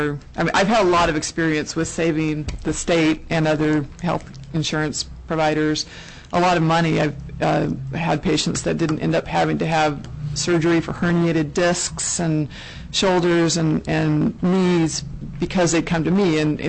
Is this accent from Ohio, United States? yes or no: no; Juneau, Alaska, United States; I'm from Juneau.